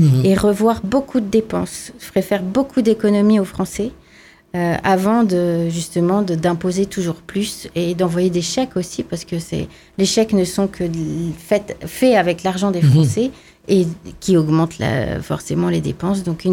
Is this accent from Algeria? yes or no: no; France; quand moi je vois tous ces drapeaux palestiniens chez nous en France